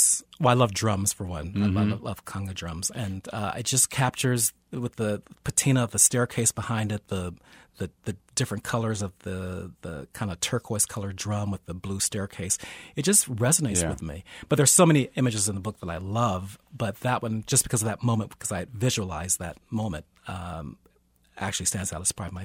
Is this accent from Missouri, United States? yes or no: yes; Kansas City, Missouri, United States; I grew up in the Swope Park area.